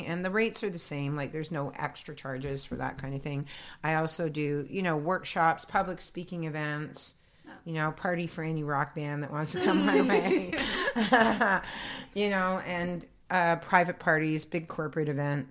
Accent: Toronto, Ontario, Canada; born there; Yes, I've been doing the psychic fair since, I feel like, since I was born in Toronto.

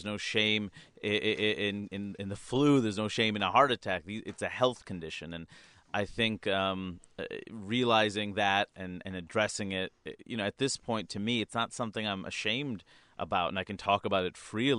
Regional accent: New York City, New York, United States; I grew up in New York City, but even though I had the world in front of me, I was still sheltered.

